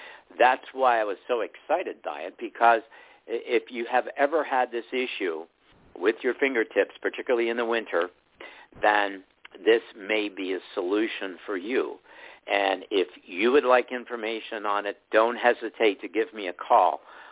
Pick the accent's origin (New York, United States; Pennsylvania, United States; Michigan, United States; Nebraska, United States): Pennsylvania, United States; Greensburg; I'm from Greensburg, Pennsylvania. If you know where that is, it's southwestern Pennsylvania.